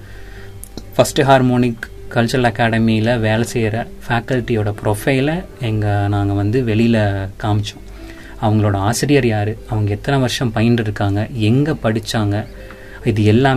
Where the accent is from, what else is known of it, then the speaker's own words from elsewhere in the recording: Pollachi, Tamil Nadu, India; But நான் ஒரு பொள்ளாச்சிக்காரன், அதை பெருமையாக வந்து சொல்லணும்.